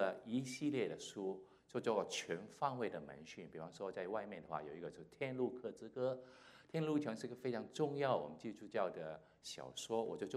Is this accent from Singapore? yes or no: no; Hong Kong; 我是在香港出生长大的，在那边是我中学的时候信了耶稣，信了主耶稣